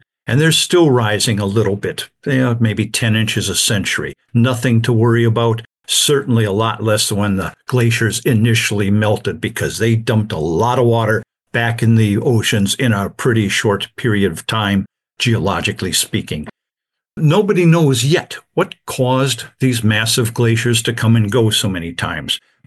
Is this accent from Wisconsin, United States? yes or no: yes; Wisconsin, United States; Yeah, I grew up in Wisconsin, went to school there, majored in geology and biology